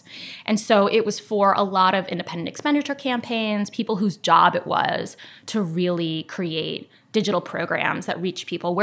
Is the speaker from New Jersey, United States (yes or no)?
yes; New Jersey, United States; I grew up in New Jersey, not exactly a hotbed of conservatism